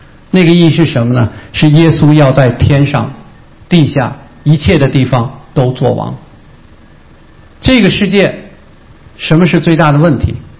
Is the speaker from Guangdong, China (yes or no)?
no; Beijing, China; 我说我小时候从小在这长大的，我从这儿一眼看过去啊，可以看到北京的西山